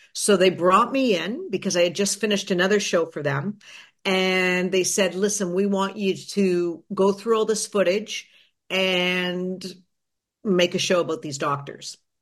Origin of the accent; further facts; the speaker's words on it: Canada; I didn't, as a Canadian filmmaker and someone who was not, I was not born when he was assassinated.